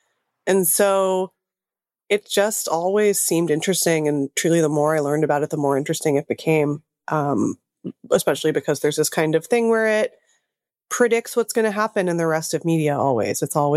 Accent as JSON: {"language": "English", "region": "California", "country": "United States", "said": "I've always had an interest in Porn Valley because I am from the San Fernando Valley. And so it kind of is the culture of the Valley."}